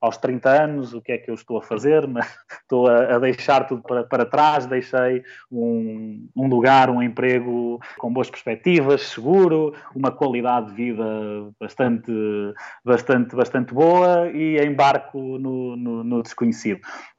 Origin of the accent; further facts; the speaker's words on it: Portugal; moved away; como bom português, trouxe muitas malas, trouxe tudo, poderia trazer de Portugal